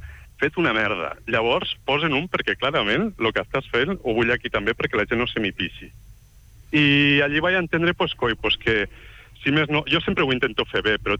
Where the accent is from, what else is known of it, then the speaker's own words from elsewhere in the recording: Tarragona, Catalonia, Spain; now in Barcelona, Spain; Jo sóc de Tarragona, però quan vaig complir 30 anys vaig dir me'n vaig a Barcelona a viure els meus bons anys.